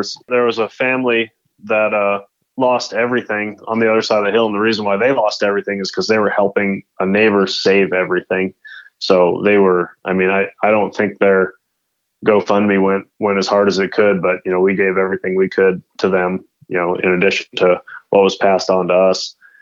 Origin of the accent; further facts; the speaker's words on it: Plainville, Massachusetts, United States; now in Gardnerville, United States; So honestly, where I grew up in Massachusetts was called Plainville.